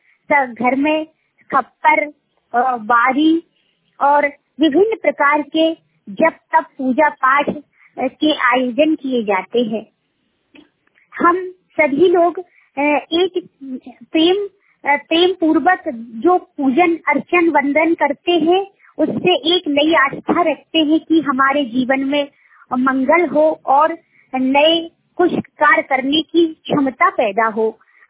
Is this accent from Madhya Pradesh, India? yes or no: yes; Gwalior, Madhya Pradesh, India; जिला ग्वालियर की रहने वाली हूँ और ग्वालियर की रहने वाली हूँ।